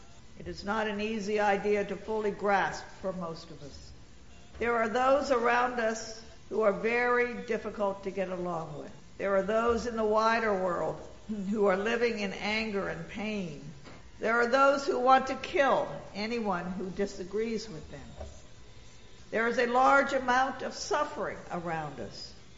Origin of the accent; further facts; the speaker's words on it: Virginia, United States; I grew up in Virginia in the era of the major racial segregation.